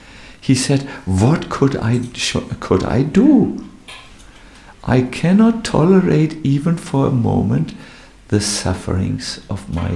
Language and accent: English; Germany; English is a second language; I'm sorry, I'm from Germany. I cannot... We like to talk with words that have meaning.